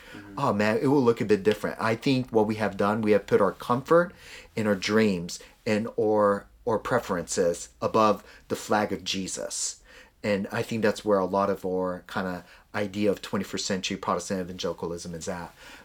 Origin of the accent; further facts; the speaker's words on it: Japan; growing up in Japan, the plate didn't go around.